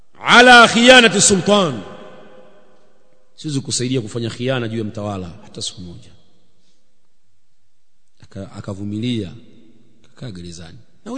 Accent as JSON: {"language": "Swahili", "country": "Tanzania", "said": "Mimi ni Mtanzania"}